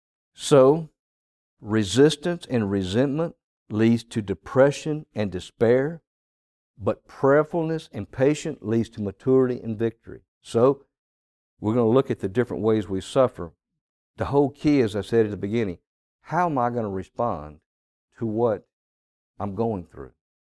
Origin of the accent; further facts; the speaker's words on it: Mississippi, United States; He was born and raised in the Mississippi Delta, and that's where I'm from originally.